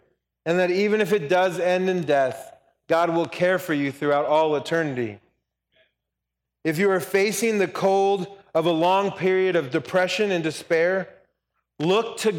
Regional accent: Colorado, United States; Growing up in Colorado, this drastic temperature change is something that I am very familiar with.

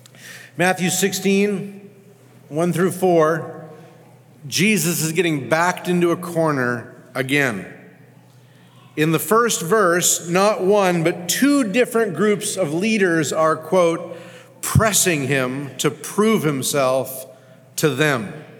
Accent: Canada; born there; moved away; like I've lived most of my adult life here, almost most of my life adult life here, even though I was born in Canada

